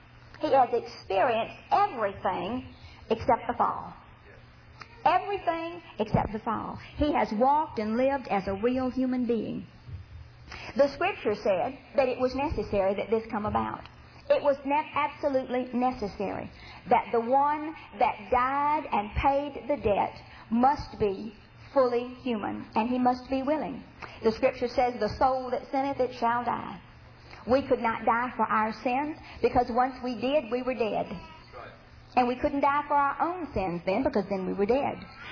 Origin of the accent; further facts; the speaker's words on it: Mississippi, United States; Told you I was from Mississippi.